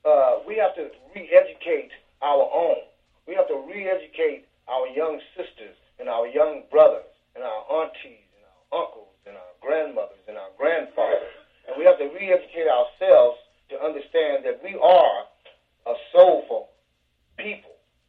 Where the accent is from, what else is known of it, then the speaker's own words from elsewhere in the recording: Lake Charles, Louisiana, United States; born there; Michael said I was born in New Orleans, but I'm born in a town called Lake Charles, right outside the Gulf of Mexico